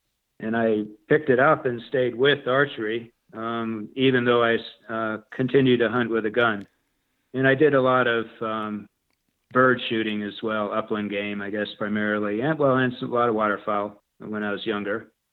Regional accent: New England, United States; Well, I grew up in New England and basically had a lot of experience with camping and hiking through Boy Scouts, through my family.

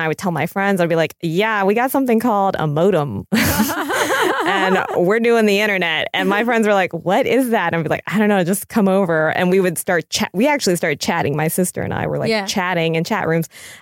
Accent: Florida, United States; also born or lived in North Carolina; Oh, I grew up in Florida and North Carolina.

